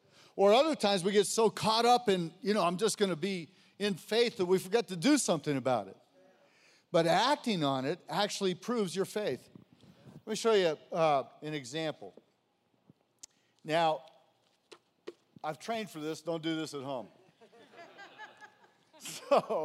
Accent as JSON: {"language": "English", "town": "Santa Cruz", "region": "California", "country": "United States", "tie": "born or raised there", "said": "I grew up in Santa Cruz. I was born in La Jolla, actually, with the dolphins at Scripps."}